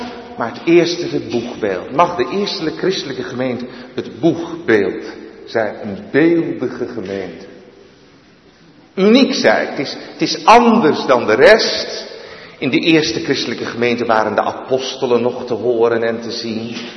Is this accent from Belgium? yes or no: no; Netherlands; dat je als Nederlanders, zeevarend volkje als we zijn, dan ben je een beetje trots op dat prachtige schip